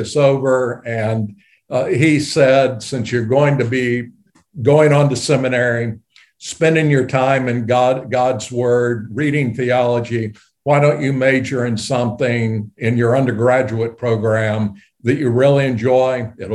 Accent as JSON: {"language": "English", "town": "Rock Island", "region": "Tennessee", "country": "United States", "tie": "born or raised there", "said": "I call my hometown Rock Island, Tennessee. That was where I was living when I graduated from high school. If you draw a triangle between Nashville, Knoxville, and Chattanooga, it's roughly right in the middle of it. Very small town"}